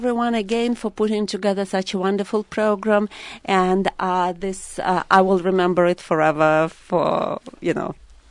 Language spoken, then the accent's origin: English; Vladivostok, Primorsky Krai, Russia; I'm from Vladivostok, which is in the forest of Russia.